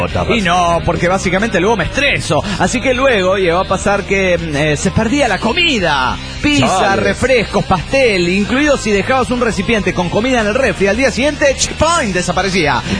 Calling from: Monterrey, Nuevo León, Mexico; de Monterrey.

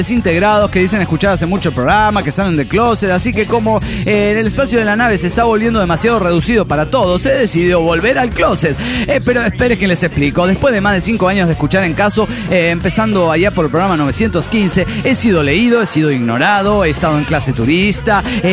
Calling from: San Salvador, El Salvador; de San Salvador, El Salvador.

